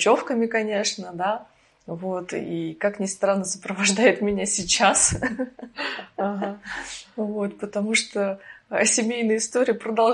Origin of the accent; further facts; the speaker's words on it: Kolomna, Moscow Oblast, Russia; born there; Ну, родилась я в городе Коломна.